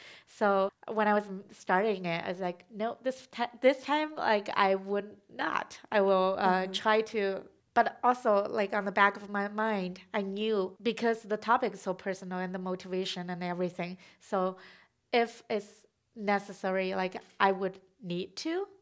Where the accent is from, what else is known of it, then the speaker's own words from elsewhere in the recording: China; English is a second language; now in United States; I explained a lot because I came from China, and this guy, when I first met him, he was so fascinating.